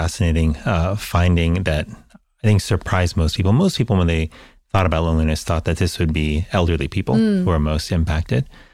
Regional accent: United States; I look at the culture that I grew up in the United States, which I think is similar to many, you know, cultures in the modern world

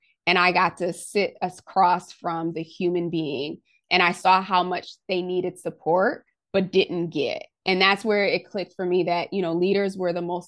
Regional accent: Connecticut, United States; also born or lived in Haiti; So I was actually born in Haiti. And I migrated here to the U.S. Just shy of four. I grew up in Connecticut

